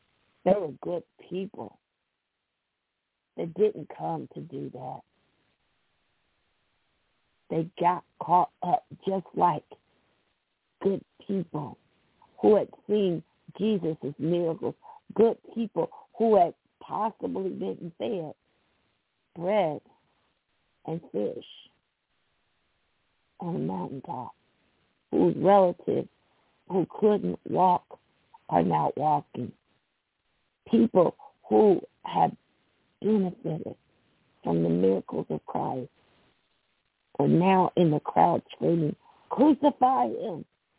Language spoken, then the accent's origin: English; the South, United States; accent: southern; Y'all all know, I'm going my southern accent, y'all all know that is a bald-faced lie.